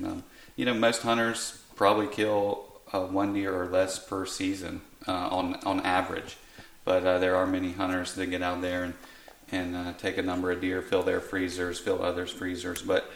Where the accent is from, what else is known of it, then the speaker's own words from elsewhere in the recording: Southeast, United States; You can tell I'm more from the Southeast here